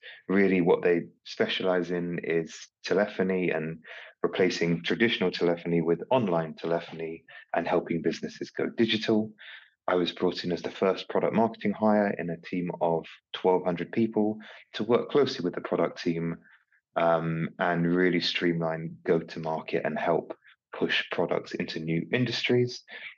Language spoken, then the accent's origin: English; United Kingdom; being British, I had one option growing up. So I worked for 6 years in a fish and chip shop.